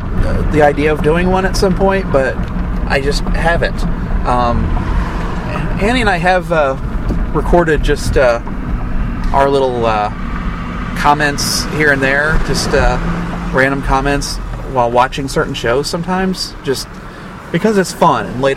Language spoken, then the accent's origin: English; Atlanta, Illinois, United States; I've got the Fall Festival one from Atlanta, Illinois, which is my hometown.